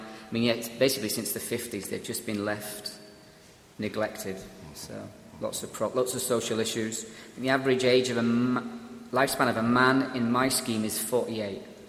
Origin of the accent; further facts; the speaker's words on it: Ireland; accent: North of England; now in Scotland, United Kingdom; I'm Irish, who lives in Scotland with an English accent.